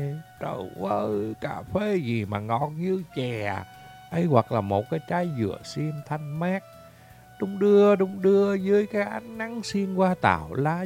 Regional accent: Mekong Delta, Vietnam; Quê tôi ở miền Tây, một năm cũng vài lần về Tết nhất để mà dỗ chạp.

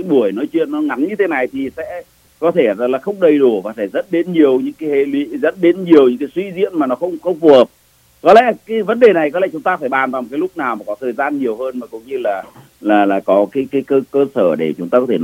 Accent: Vinh, Nghệ An, Vietnam; Tôi là cái người mà sống ở ngay cái vùng đó, cái giáo phận Vinh là giáo phận quê hương của tôi.

